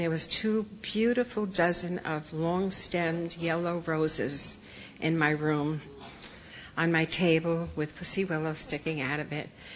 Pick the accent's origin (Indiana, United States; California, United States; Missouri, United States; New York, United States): New York, United States; Bronx; I grew up in the Bronx, and it was a great place to grow up.